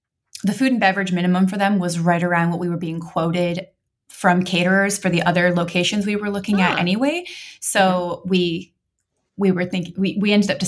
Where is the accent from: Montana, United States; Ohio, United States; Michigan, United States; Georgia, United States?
Montana, United States; We met here in Oregon. I grew up in Montana